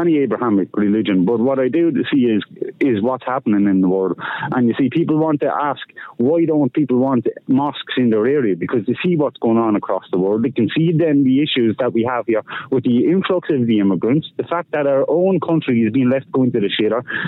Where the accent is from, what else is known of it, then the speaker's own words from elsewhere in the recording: Ireland; me personally as an Irish man